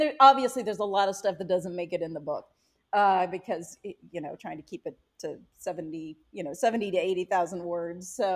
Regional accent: Lincoln, Nebraska, United States; moved away; I'm from Lincoln, yeah.

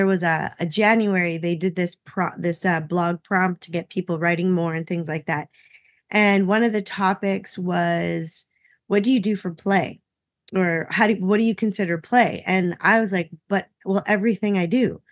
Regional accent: Enola, Manitoba, Canada; No, I grew up in out near Enola, Manitoba. So okay. I grew up out in the country, but I did spend a lot of time in the city, though.

